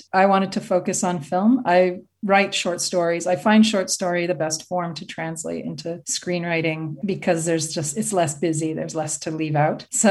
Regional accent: the Prairies, Canada; moved away as an adult; now in United Kingdom; I grew up on the Canadian prairies just north of North Dakota. So when I finished university, I moved to the UK.

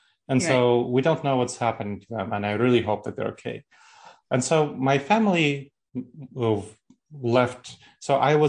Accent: New York City, New York, United States; And so growing up here in the United States, I grew up in New York City. This was home.

